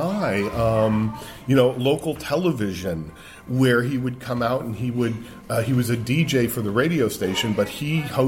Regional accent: Erie, Pennsylvania, United States; Little historical town, Erie, Pennsylvania, right on the lake.

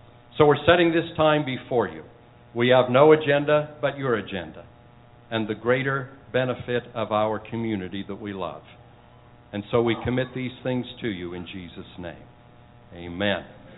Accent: Butler, United States; I was raised a Caucasian in Butler at a time when everybody in Butler was Caucasian.

